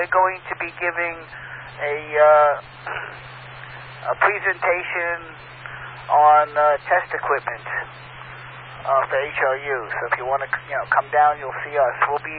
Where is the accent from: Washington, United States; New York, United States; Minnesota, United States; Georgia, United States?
New York, United States; Merrick; I'm originally from Merrick. That's where I grew up, if you know where that is. I moved to Merrick in 1962.